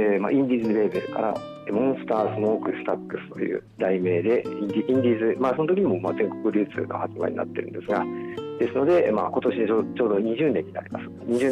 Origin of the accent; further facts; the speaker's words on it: Abiko, Chiba, Japan; now in Tokyo, Japan; 出身はもともと千葉県なんですが、我孫子市に住んでましたんで、茨城にも非常に近いというか、まあ、常磐線一本でつながってるんですけど、今も常磐線沿線の東京になるんですが、亀有駅の近くに住んでいる